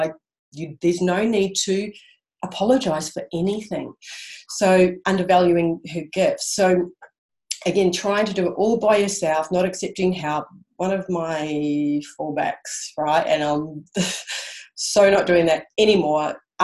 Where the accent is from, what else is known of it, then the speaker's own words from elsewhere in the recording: New Zealand; now in Australia; So I'm from New Zealand. I'm going to really go through this really quickly. I've been in Australia about 25 years now.